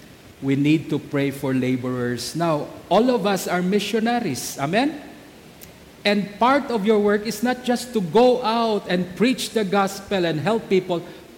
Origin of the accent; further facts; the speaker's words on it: Western Visayas, Philippines; now in Kalibo, Philippines; Ngayon, alam ko, nandito ako sa Kalibo. I am from Antique. At doon na ako nanirahan sa Antique, pinadala ako dito sa Kalibo.